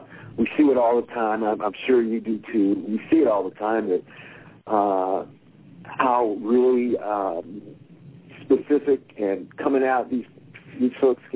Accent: Los Angeles, California, United States; I grew up in Los Angeles, ran, all around town and with a lot of different people.

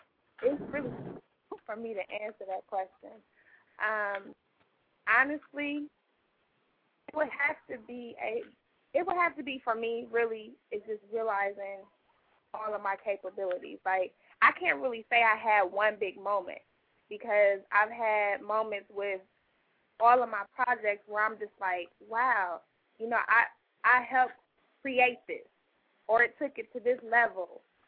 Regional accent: Ohio, United States; now in Atlanta, United States; I've only been in Atlanta for 4.5 years. I'm from Ohio

